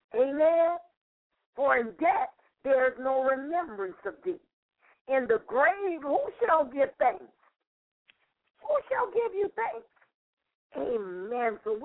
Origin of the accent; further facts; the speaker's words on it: New Orleans, Louisiana, United States; now in Los Angeles, United States; God transformed my life when I moved from New Orleans, Louisiana, my home, to Los Angeles, California, with my two children.